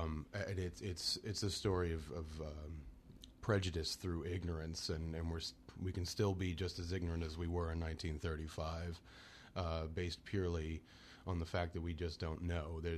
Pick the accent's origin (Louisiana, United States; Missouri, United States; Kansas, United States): Louisiana, United States; Baton Rouge; I'm from Baton Rouge.